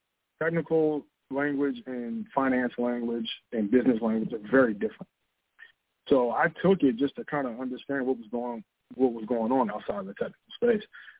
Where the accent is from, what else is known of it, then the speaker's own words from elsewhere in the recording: Glendale, Maryland, United States; And, we both live in, we grew up in Glendale, and our parents still live in the same house